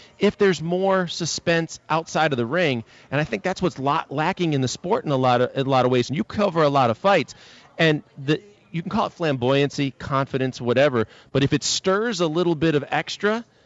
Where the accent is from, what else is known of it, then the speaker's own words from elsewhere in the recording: Houston, Texas, United States; because, you know, we come from Houston where the general manager, Daryl Morey of the Rockets, is Mr. Numbers guy